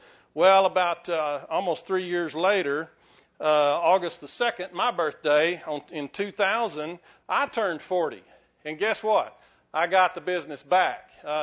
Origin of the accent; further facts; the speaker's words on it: Winters, Texas, United States; born there; I was born in Winters, Texas, and they said, yeah, the Winters lizards or something like this. And it's the Winters blizzards. But I was born in Winters. We moved here in about 67, And so I've been here most of my life.